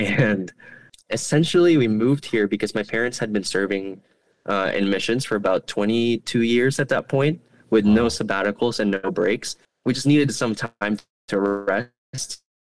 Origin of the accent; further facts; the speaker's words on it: Cagayan de Oro, Northern Mindanao, Philippines; English is a second language; So originally, I am from the Philippines. I was born there. I was raised there. And I grew up in a city called Cagayan de Oro City, which is in the south of the country. My family was a missionary family